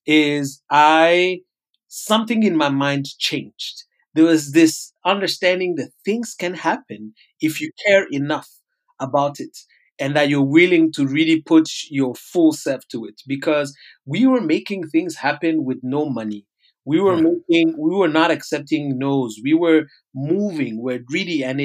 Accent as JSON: {"language": "English", "country": "Rwanda", "tie": "born or raised there", "said": "So, you know, I'm originally from Rwanda. I grew up in Rwanda."}